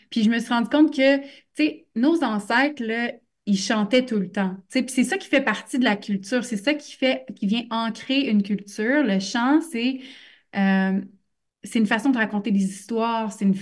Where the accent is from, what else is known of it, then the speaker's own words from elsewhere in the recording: Quebec, Canada; Mais moi, je viens de l'Abitibi, hein. Fait que, tu sais, j'ai grandi sur le bord d'un lac dans le fin fond du bois en jouant avec les grenouilles puis les serpents.